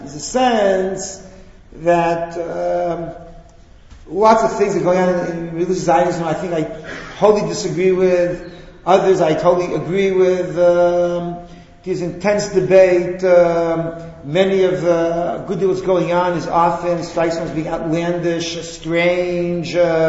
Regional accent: Israel; I'm an outsider because I come from Eretz Yisrael, and Eretz Yisrael has its own set of problems and its own issues

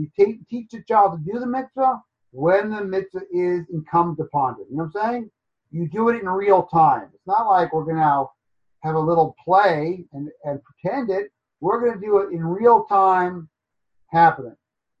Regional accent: Seattle, Washington, United States; there was two candy men in my shul growing up in Seattle, Washington.

